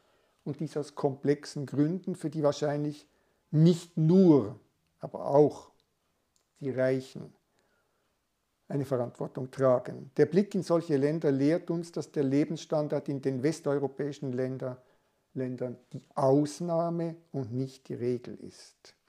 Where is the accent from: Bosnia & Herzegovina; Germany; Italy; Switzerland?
Switzerland; ich bin Schweizer